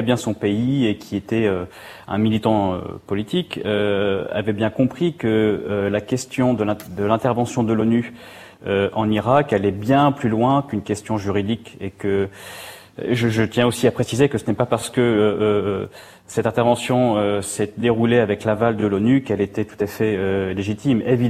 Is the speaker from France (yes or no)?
yes; France; born there; je suis né en France. Mon père était un opposant politique, comme beaucoup d'Irakiens à l'époque. Il avait quitté l'Irak en 1972.